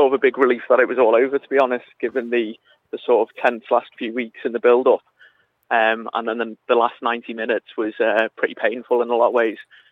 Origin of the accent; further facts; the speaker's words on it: North West England, United Kingdom; Yeah. I grew up on the Wirral.